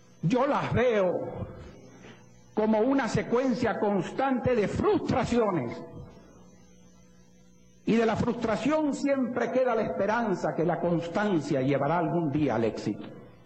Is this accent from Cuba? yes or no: no; Venezuela; He dejado hablar al venezolano angustiado que tengo dentro, porque no somos pocos los venezolanos que estamos angustiados